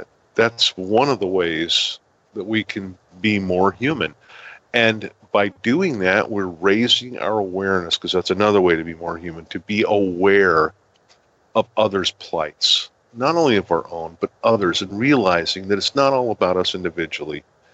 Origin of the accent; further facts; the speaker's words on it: Denver, Colorado, United States; moved away as an adult; also born or lived in Black Hills, South Dakota; I grew up in Denver, And when I was 19, we moved to the Black Hills, South Dakota. I moved with my parents and family. And, you know, grew up in Denver and, you know, big city.